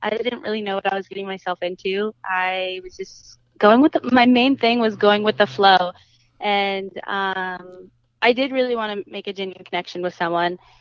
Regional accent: Washington, United States; now in Los Angeles, United States; I'm originally from Washington State.

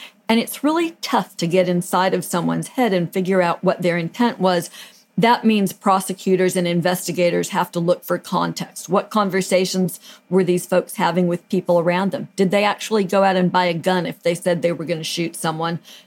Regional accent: Pasadena, California, United States; I grew up in the Pasadena area, which is just next door to Monrovia.

